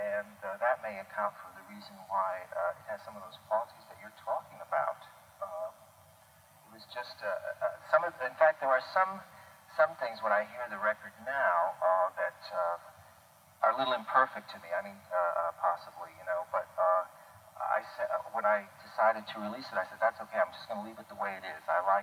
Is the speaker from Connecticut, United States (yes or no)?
no; New York City, New York, United States; as a New Yorker myself, I mean, I have the usual love-hate relationship with the city